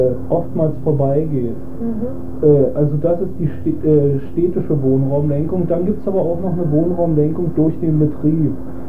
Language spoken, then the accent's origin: German; Berlin, Germany; Ich bin aus Berlin und habe früher in Ost-Berlin gewohnt und wohne jetzt in West-Berlin.